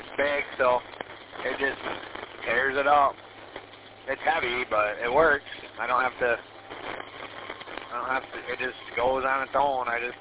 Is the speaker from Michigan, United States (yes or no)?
yes; Gaylord, Michigan, United States; And I grew up in Gaylord. I went to school in Gaylord. My mom moved up to Gaylord.